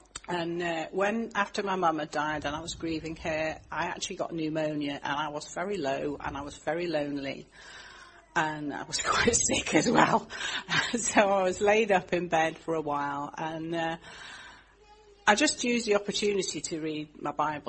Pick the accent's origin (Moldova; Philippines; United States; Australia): Philippines; accent: Filipino English; Oh, I'm Filipina version of English.